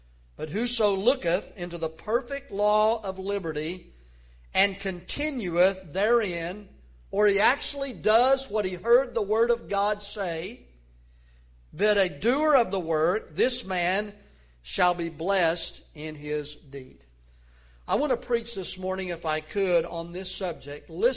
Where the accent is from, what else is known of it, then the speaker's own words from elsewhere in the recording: the South, United States; accent: Southern; the accent, which was Southern. And said, "Are you from the South?" I said, "Yes."